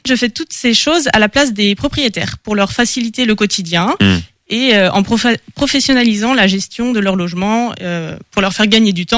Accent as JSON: {"language": "French", "town": "Angers", "region": "Pays de la Loire", "country": "France", "tie": "born or raised there", "said": "j'ai 26 ans et j'ai créé Vestatrip Conciergerie depuis presque un an maintenant. Je suis née à Angers, j'ai grandi dans un petit village à l'est d'Angers et je vis actuellement dans la même ville."}